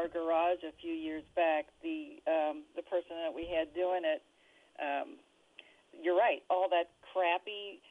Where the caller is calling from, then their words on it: Dillonvale, Ohio, United States; I'm in Dillonvale, Ohio.